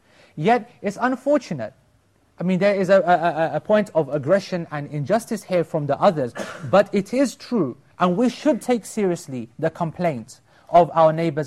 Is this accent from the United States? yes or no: no; United Kingdom; this country, subhanAllah, we're British